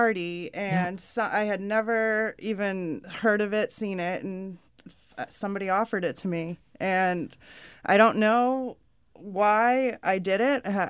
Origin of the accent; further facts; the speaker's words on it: Rochester, United States; what are the chances that I'm from Rochester, and right in my hometown, there's a treatment facility opening up for pregnant women.